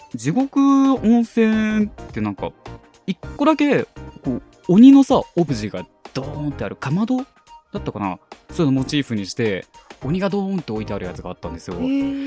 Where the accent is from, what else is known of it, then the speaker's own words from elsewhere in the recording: Kagoshima, Japan; その鹿児島出身だけど